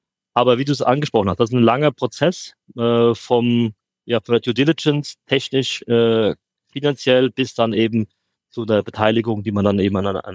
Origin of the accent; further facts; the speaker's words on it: Kaiserslautern, Rhineland-Palatinate, Germany; Ich bin aufgewachsen in Kaiserslautern.